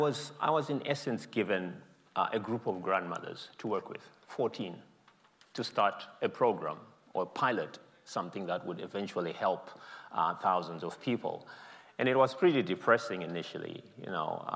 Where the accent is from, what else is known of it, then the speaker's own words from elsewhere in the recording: Zimbabwe; So I come from Zimbabwe, a country which is often characterized by several decades of psychological trauma